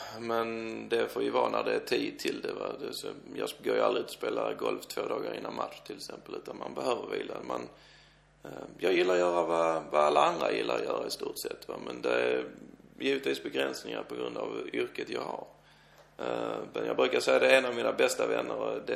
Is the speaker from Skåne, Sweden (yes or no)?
yes; Helsingborg, Skåne, Sweden; jag är uppväxt i Helsingborg